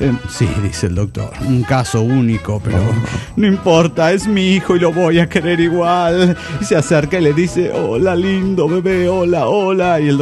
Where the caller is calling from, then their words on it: Vitoria-Gasteiz, Basque Country, Spain; de Vitoria.